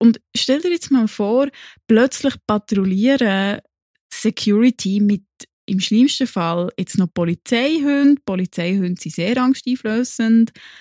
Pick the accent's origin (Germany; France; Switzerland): Switzerland; auch wir Schweizer